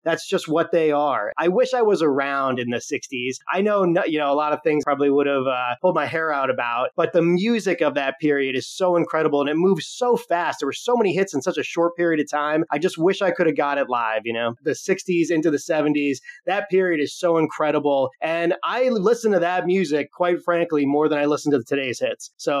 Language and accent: English; New England, United States; Obviously, we are both from New England.